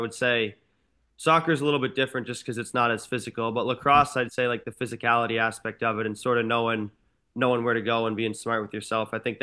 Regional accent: Massachusetts, United States; because I grew up in outside of Boston, I went to a Worcester Sharks game.

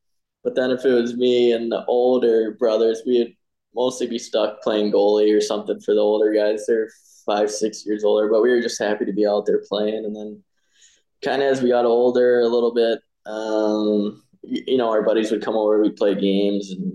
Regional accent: Eden Prairie, Minnesota, United States; And then when we moved to our house in Eden Prairie, my parents built a rink

